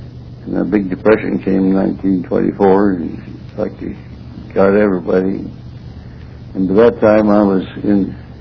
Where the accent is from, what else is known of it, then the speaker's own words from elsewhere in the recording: Cedar Rapids, Iowa, United States; born there; I was born in Cedar Rapids, Iowa. I was born on the Palisades of the Cedar River.